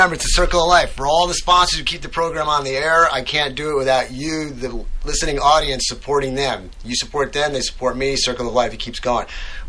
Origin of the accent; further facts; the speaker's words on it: New York, United States; now in Rogers, United States; I think you all know I'm originally from New York.